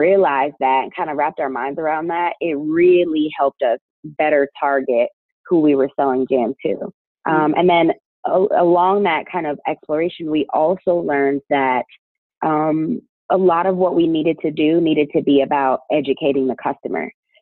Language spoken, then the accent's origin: English; Chicago, Illinois, United States; also born or lived in North Carolina; I mean, I'm from the Midwest. I'm from Chicago. But I did live in North Carolina for about 8 years. So there's a piece of me that's Southern